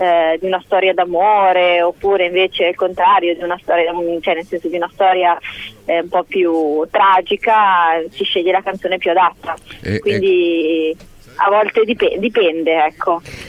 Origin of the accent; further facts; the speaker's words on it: Piedmont, Italy; Noi siamo del Piemonte, siamo della provincia di Verbania, in realtà un piccolo paesino a 30 chilometri dalla Svizzera.